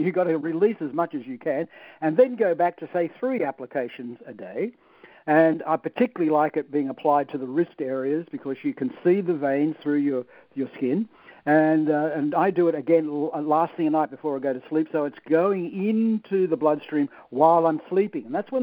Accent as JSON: {"language": "English", "country": "Australia", "said": "I'm the Dr. Oz from Australia. I'm an Australian."}